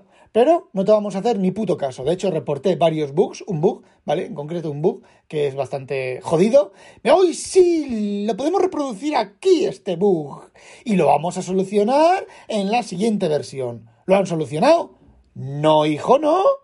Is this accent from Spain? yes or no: yes; Elda, Valencian Community, Spain; born there; uno de los editores es un chaval de Elda, donde yo nací.